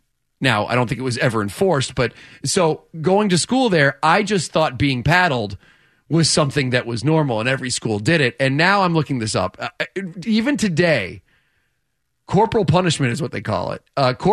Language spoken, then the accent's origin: English; Georgia, United States; also born or lived in New York / Chicago; I grew up in a hick town in the middle of nowhere, Georgia. I was born in New York. Lived in Chicago for a while, and then my father's job drove us down there.